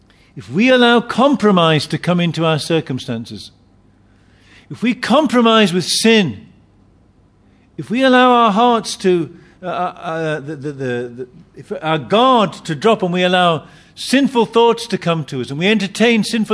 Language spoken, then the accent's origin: English; United Kingdom; I know in Chinese culture, people are very private people, just the same as in British culture. We're very private people. I remember once sitting on a train in Britain.